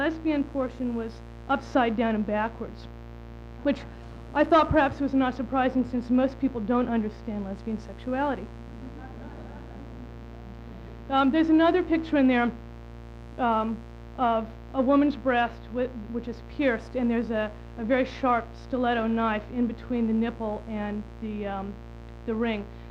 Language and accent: English; Cambridge, Massachusetts, United States; which was proposed in my hometown of Cambridge, much to my dismay.